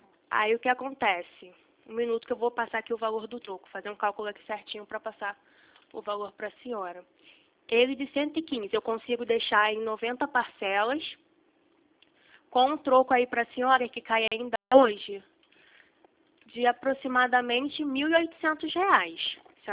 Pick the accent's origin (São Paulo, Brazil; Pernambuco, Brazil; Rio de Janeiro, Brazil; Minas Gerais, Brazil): Rio de Janeiro, Brazil; sou do Rio.